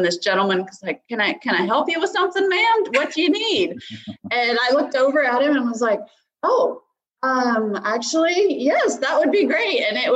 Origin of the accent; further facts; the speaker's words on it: Oregon, United States; I grew up in Southern Oregon, but I think there's a lot of similarities.